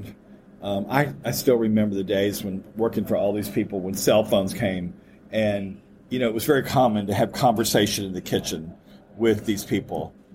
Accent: Florida, United States; Florida, you know, I grew up in Florida. It's pioneer state, you know what I mean?

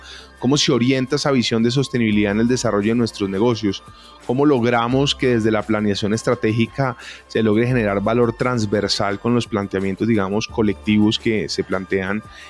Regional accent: Colombia; Yo creo que eso es una buena noticia como colombianos, como país

